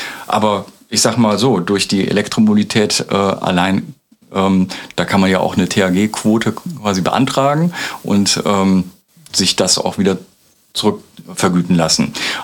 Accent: Düren, North Rhine-Westphalia, Germany; nicht ganz Uröcher, aber mein Herz ist schon, schlägt schon für Aachen. Ich komme selber aus Düren, also nearby.

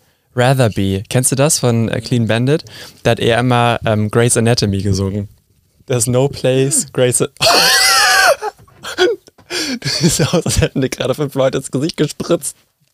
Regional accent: Hesse, Germany; es gab ja früher bei uns in Hessen, gab es den Radio, also gab es immer noch FFH, den Radiosender.

